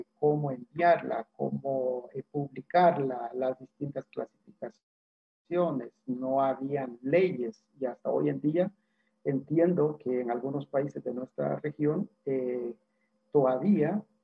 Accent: Guatemala; Yo soy guatemalteco. … Estoy casado.

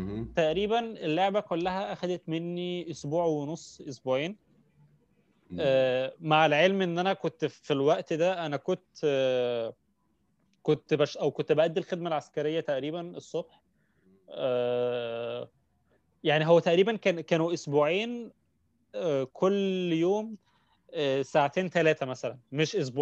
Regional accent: Egypt; كان عندنا في مصر مجلات كتير

